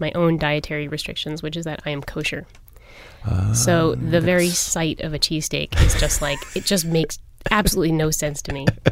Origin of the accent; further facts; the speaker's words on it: New York, United States; now in Philadelphia, United States; I'm actually a New York native.